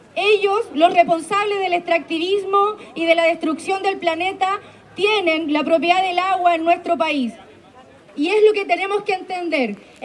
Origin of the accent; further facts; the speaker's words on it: Chile; venimos de Chile, una zona de sacrificio y de privatización del derecho humano al agua.